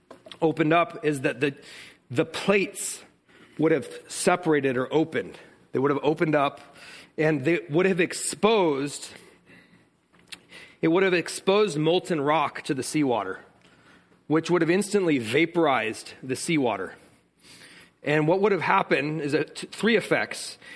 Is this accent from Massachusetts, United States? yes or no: no; California, United States; I'm from California where we have earthquakes, big earthquakes.